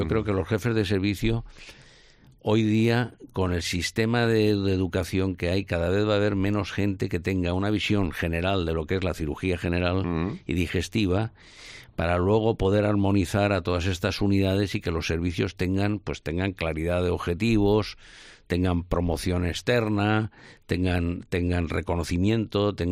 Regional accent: Valencia, Valencian Community, Spain; soy valenciano de nacimiento, nací en el 51 aquí en Valencia, uh-huh. Y siempre he vivido aquí en el centro de Valencia.

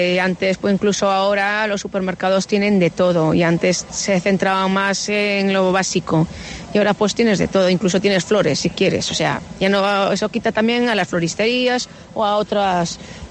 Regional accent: Ponteareas, Galicia, Spain; Yo soy de Puente Areas, de la zona de Vigo.

